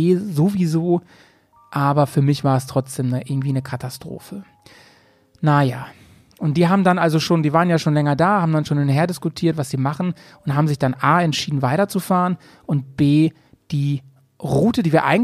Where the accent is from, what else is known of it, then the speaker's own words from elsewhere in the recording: Bremen, Germany; Und der bringt es dann in meine Heimat hier nach Bremen.